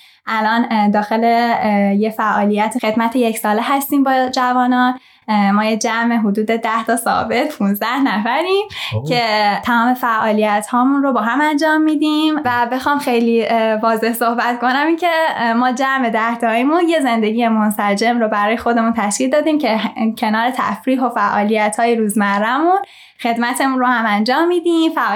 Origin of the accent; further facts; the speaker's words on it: Tehran, Tehran Province, Iran; moved away as an adult; من در شهر تهران به دنیا اومدم، بزرگ شدم و به خاطر اعتقاداتم به دیانت بهایی